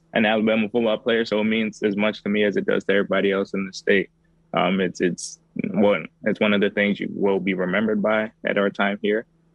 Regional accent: Canada; You know, I'm Canadian, so our Thanksgiving was a couple months ago

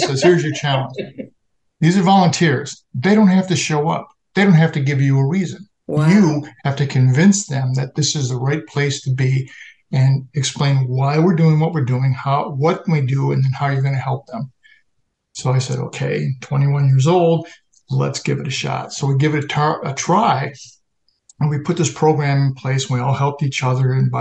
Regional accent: Buffalo, New York, United States; So I grew up in Western New York in the Buffalo area, and I didn't want to work in steel. And I had to get out of there.

